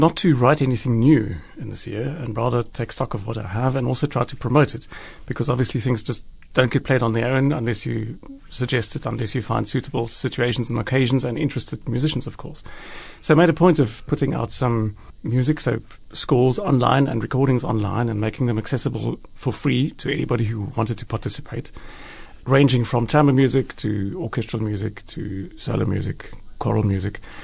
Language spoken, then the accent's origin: English; South Africa; being South African, having this interest in early music